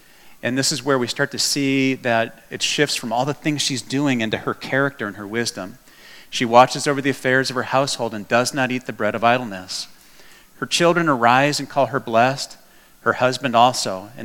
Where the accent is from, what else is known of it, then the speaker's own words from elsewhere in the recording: Texas, United States; I mean, we're from Texas, right?